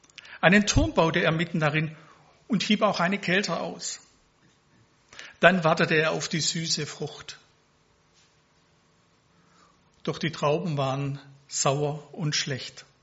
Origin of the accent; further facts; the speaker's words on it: Dettingen an der Erms, Baden-Württemberg, Germany; ich komme nicht aus Neuffen. Ich komme aus Dettingen-Erms. Aber ich zähle mich seit 30 Jahren zur Gemeinde in Neuffen, zur EFN.